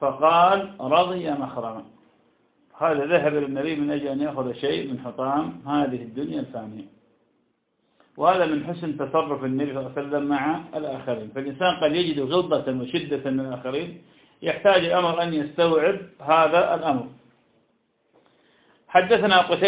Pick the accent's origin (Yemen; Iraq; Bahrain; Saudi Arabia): Iraq; يعني تكار عندنا في العراق